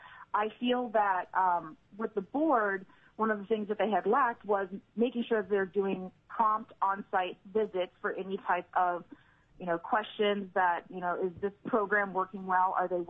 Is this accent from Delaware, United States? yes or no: yes; Magnolia, Delaware, United States; I am originally from Magnolia, Delaware